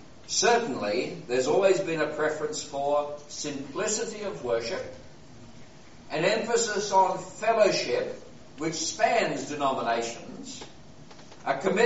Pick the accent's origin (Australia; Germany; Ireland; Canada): Australia; Naturally, as an Australian, I secretly admire everything that New Zealand has achieved and what it stands for.